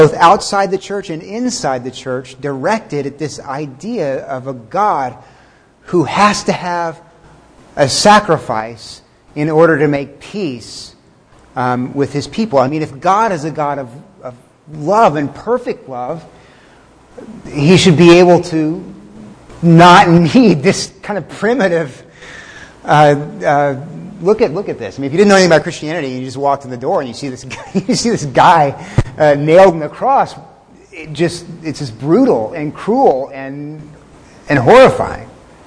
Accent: Texas, United States; I grew up in Texas, and the Aztecs were in Mexico, so that was kind of close for me.

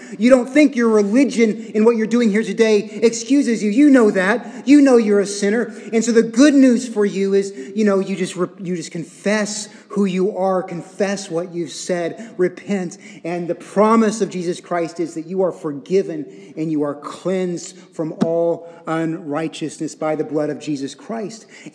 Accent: Texas, United States; I know I'm from Texas, but I don't know much about horses.

